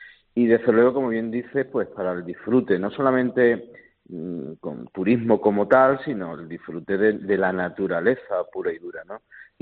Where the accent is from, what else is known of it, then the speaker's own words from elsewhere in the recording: Andalusia, Spain; pues es todo un placer y un orgullo como andaluz.